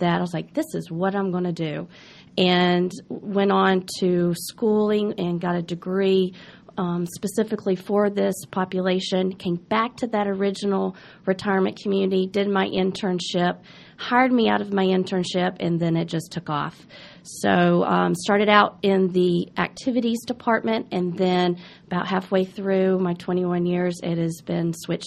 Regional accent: Charlotte, North Carolina, United States; I am from Charlotte, North Carolina, outside of Charlotte.

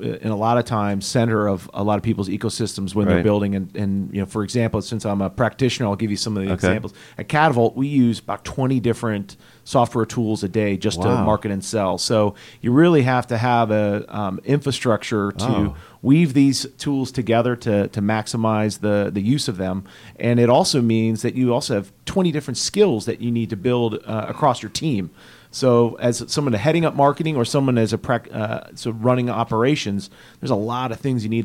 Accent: Norwalk, United States; born there; I was born in Norwalk.

